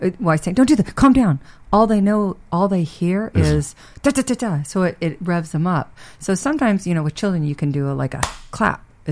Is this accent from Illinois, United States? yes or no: no; Texas, United States; That's a very good point because I grew up in Texas.